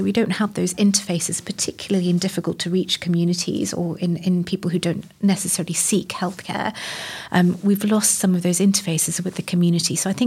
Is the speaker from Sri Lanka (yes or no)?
yes; Sri Lanka; Well, I grew up in Sri Lanka.